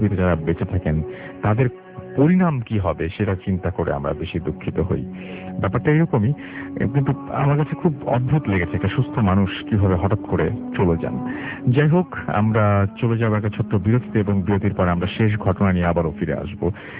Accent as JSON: {"language": "Bangla", "town": "Nawabganj", "region": "Dhaka Division", "country": "Bangladesh", "said": "আমাদের গ্রামের বাড়ি ঢাকা জেলার নবাবগঞ্জ থানার কোনো একটি গ্রামে"}